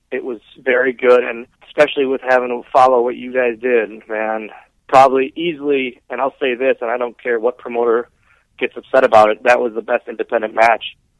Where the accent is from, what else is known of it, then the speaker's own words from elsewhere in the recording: Oshkosh, Wisconsin, United States; Like, there's not much more in Oshkosh, and I never want to go anywhere else. This is my hometown. This is where I'm born and raised.